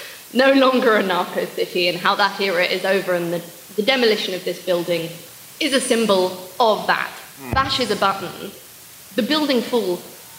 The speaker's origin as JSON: {"language": "English", "region": "England", "country": "United Kingdom", "accent": "English", "said": "I know how I sound. Yeah. Very English as well."}